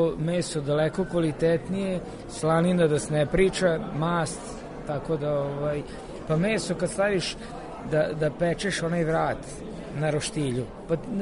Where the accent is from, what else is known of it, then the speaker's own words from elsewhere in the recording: Kovilj, Vojvodina, Serbia; naša mangulica je trajala kod nas u Kovilju bar negde do 1967.